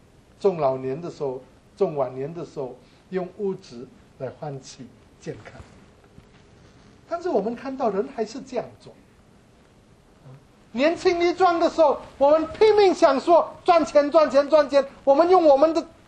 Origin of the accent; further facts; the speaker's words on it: Indonesia; moved away as an adult; now in Taiwan; 在印尼从来没有冬天的，所以我们在印尼长大的，我们从来不需要一备什么冬天的衣服。当我们一家四个人从印尼搬到台湾的时候，我们八月份到台湾